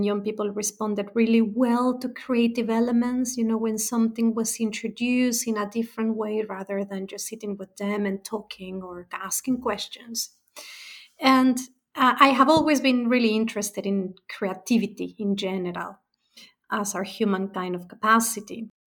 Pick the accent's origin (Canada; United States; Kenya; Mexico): Mexico; I am originally from Mexico.